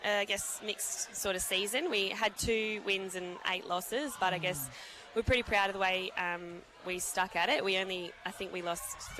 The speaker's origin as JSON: {"language": "English", "town": "Mildura", "region": "Victoria", "country": "Australia", "tie": "born or raised there", "said": "I stem from Mildura, which is in the northwest of Victoria."}